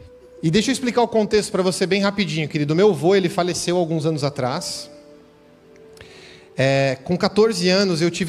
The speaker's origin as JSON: {"language": "Portuguese", "town": "Santo André", "region": "São Paulo", "country": "Brazil", "said": "era em Santo André, que é a cidade de onde eu vim"}